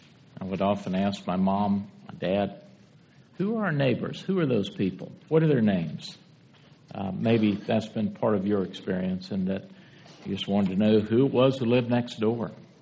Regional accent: Deep South, United States; And that was the segregated world that I was growing up in the Deep South.

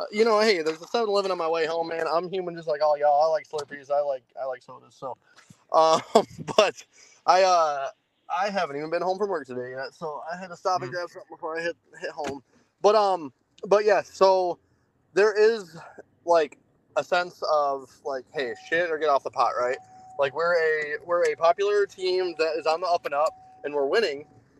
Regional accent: Michigan, United States; But man, I'm from Michigan, but I've always said soda.

